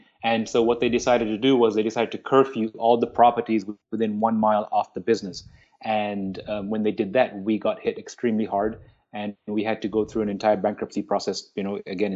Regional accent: India; being an Indian kid without a degree is an outlier, right?

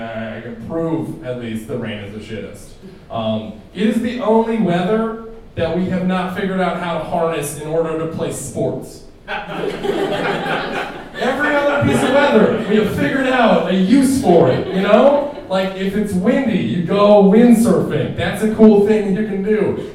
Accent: Canada; I am from Canada, and it's very nice to be here.

